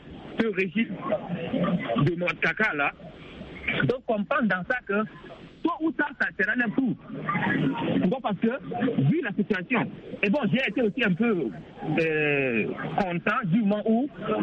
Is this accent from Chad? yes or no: yes; Chad; now in Cameroon; Personnellement, je suis tchadien, mais je suis au Cameroun.